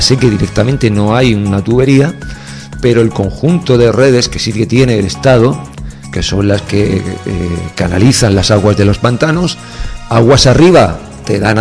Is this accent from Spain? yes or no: yes; Spain; somos hijos de España, tenemos la nacionalidad española, somos españoles, hemos nacido aquí